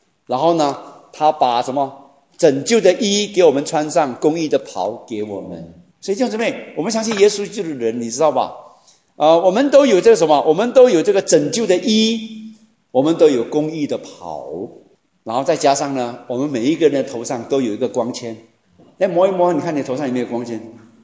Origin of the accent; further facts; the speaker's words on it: Malaysia; 我来自马来西亚啊，我们马来西亚，我们入大学的时候呢